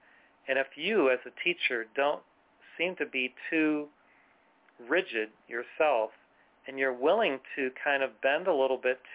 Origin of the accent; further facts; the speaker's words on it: Illinois, United States; because I grew up near Chicago in a fairly well-to-do, fairly rich suburb that was virtually all white people.